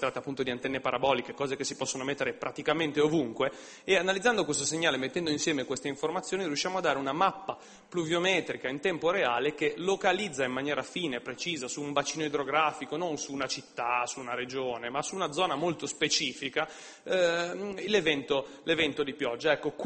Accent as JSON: {"language": "Italian", "town": "Genoa", "region": "Liguria", "country": "Italy", "said": "noi veniamo da Genova"}